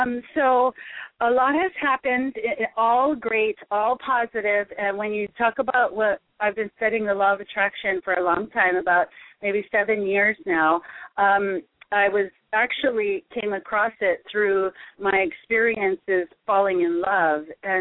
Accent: Hawaii, United States; the way we currently own real estate wasn't natural for me being Hawaiian

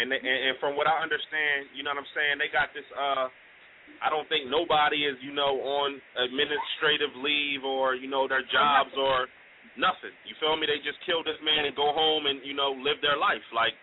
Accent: Delaware, United States; I'm from Delaware, baby. Yeah, Delaware in the building, baby.

